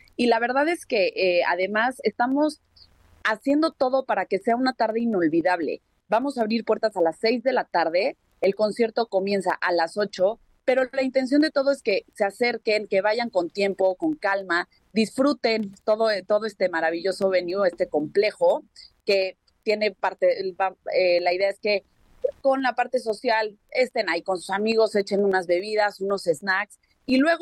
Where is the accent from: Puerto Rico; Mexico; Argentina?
Mexico; como somos los mexicanos, a comprar todo de último momento